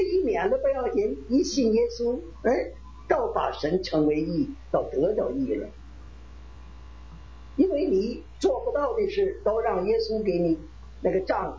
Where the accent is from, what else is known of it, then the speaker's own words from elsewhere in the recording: Northeast China, China; 我生在东北，三岁当亡国奴，我三岁，因为日本是1931年侵略中国，成立了东北，成立满洲国嘛，我28生